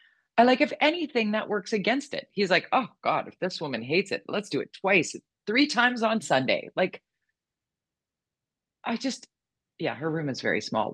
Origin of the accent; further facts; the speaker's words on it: Canada; As a Canadian, I will tell you this right now.